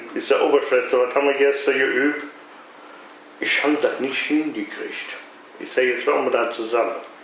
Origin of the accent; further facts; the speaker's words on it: North Rhine-Westphalia, Germany; Ja, ich bin ja aus dem Bergischen Land.